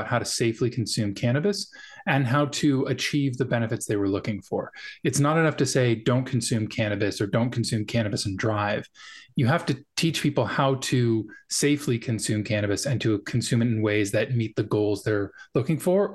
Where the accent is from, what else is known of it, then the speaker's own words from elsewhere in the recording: Los Angeles, California, United States; saw the differences in the way that friends were being treated, Black friends versus white friends growing up in Los Angeles, very different treatment by the police.